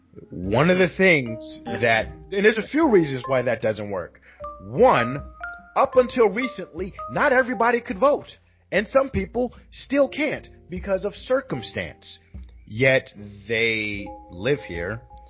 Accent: New York, United States; also born or lived in New Jersey; We grew up in New York, New Jersey.

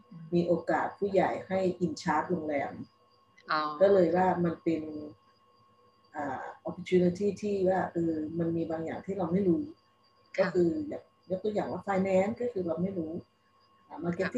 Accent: Luang Prabang, Luang Prabang Province, Laos; เราทั้งสองคนมาจากหลวงพระบางมั้งหรือไม่รู้ว่าจากที่ไหนบ้าง

